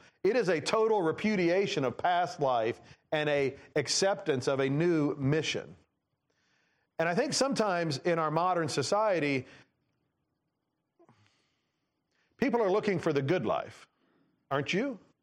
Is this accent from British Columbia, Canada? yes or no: no; Nova Scotia, Canada; We did some mission work growing up in Nova Scotia.